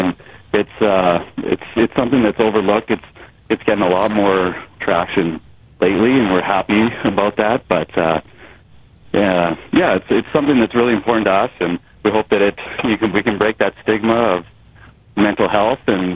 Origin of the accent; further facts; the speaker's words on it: Canada; now in United States; I'm still a Canadian citizen, but U.S. resident